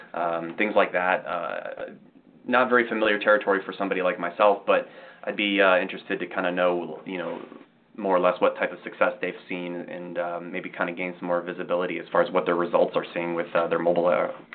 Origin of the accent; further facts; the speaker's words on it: Chicago, Illinois, United States; we're from Chicago, so I think we're a little bit, you know, stick our nose up in the air when it comes to quality of pizza.